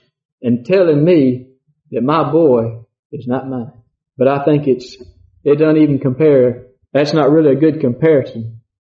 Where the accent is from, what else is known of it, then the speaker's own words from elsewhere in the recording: Mexico; I guess it's because I grew up down in Mexico